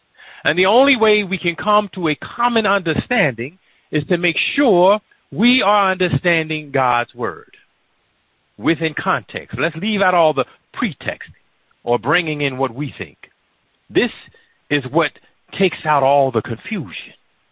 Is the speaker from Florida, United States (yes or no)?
yes; Florida, United States; He drew or did a lot of add-ons for a lot of the houses in the area that I was raised in down in Florida.